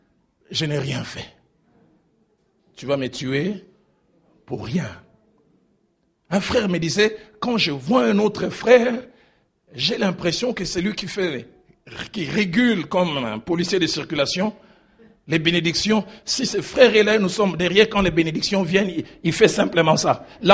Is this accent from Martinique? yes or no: no; Kinshasa, DR Congo; Chez moi, à Kinshasa, on dit, non, ça m'oui.